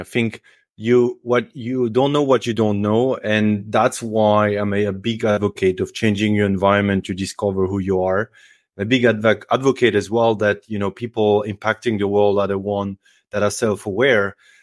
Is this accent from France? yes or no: yes; France; also born or lived in Mulhouse / Freiburg; I grew up in France in a small village, then moved to a city a little bit bigger called Mulhouse, and then to Freiburg to the binational degree